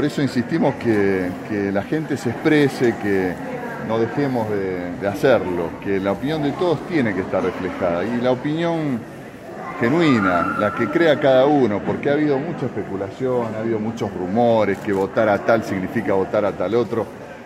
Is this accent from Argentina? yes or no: yes; Santa Fe, Argentina; como los santafesinos estamos acostumbrados